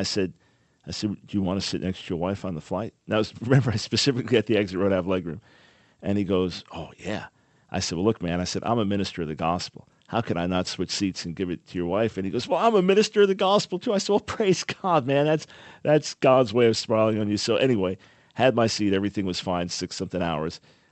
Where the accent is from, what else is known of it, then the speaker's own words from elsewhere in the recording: Island Park, New York, United States; I'm from South Shore, Long Island. I'm born in Manhattan, but raised in Long Island.